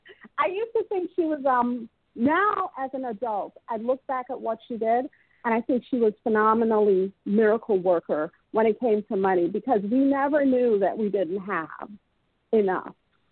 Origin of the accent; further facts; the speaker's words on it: Evanston, Illinois, United States; So we grew up in Evanston. And we didn't know.